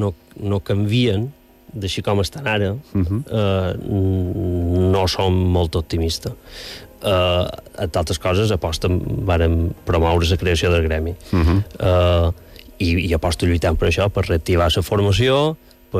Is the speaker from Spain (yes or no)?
yes; Bunyola, Balearic Islands, Spain; i nosaltres tots som de Bunyola, i no mos coneixíem